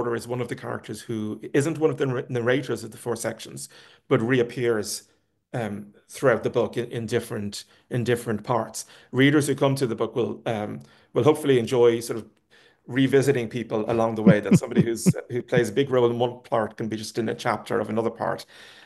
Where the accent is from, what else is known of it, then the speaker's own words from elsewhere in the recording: Ireland; Well, I grew up in Ireland in the 70s and 80s.